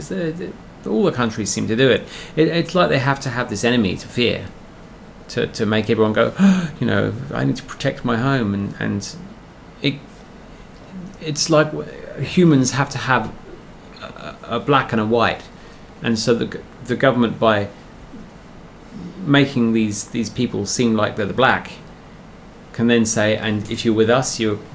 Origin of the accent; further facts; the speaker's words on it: England, United Kingdom; I come from England and I spent all my childhood pretty much under Maggie Thatcher